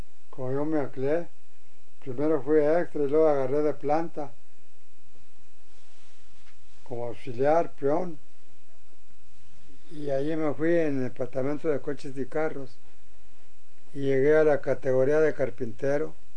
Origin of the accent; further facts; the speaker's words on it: Moctezuma, Chihuahua, Mexico; also born or lived in Villa Ahumada; nací en Villahumada, pero me ya cuando ya empecé yo a comprender más, ya vivíamos en Moctezuma, otro pueblo más para allá de Ahumada.